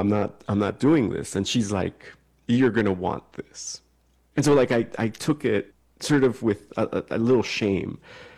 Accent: Miami, Florida, United States; I grew up in Miami, and the first house we stayed at, it was like a corner house and like a big intersection, right?

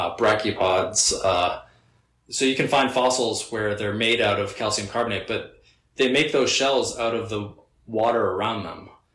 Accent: New England, United States; So I'm from New England, where if you hike around Maine or New Hampshire, you can see on the rocks these things called glacial striations

